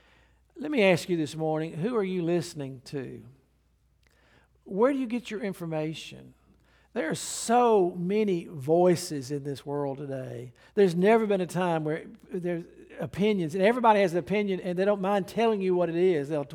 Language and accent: English; Alabama, United States; Because, I mean, I'm from Alabama, granted.